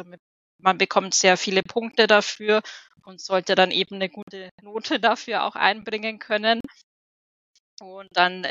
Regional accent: Dollnstein, Bavaria, Germany; Und das war damals beim KC Dollenstein, also in der Ortschaft, wo ich aufgewachsen bin.

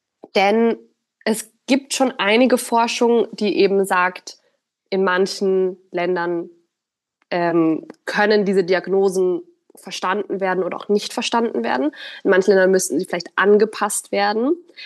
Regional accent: Germany; born or raised there; first language German

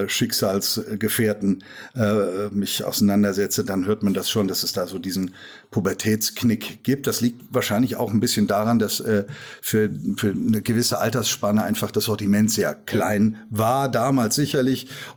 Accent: Korbach, Hesse, Germany; Ich habe erst für eine Lokalzeitung da in Korbach, wo ich herkomme, gearbeitet, dann beim Privatfunk hier in Hessen und bin auf diesem Wege nach Fulda gelangt.

